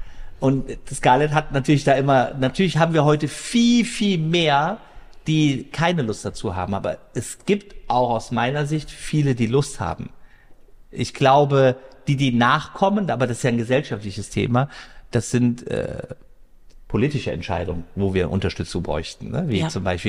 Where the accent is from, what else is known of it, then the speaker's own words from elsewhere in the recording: Rhineland, Germany; ich bin ja im Westen groß geworden, ich war auch, ganz ehrlich, da in Watte gepackt. Hätte ich den Schritt nicht in den Osten gemacht, ja, und ich bin bestimmt durch und durch ein Rheinländer